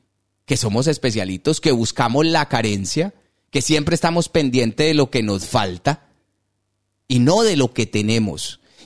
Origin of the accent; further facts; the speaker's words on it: Colombia; Simplemente mirémonos de frente de cómo somos como colombianos.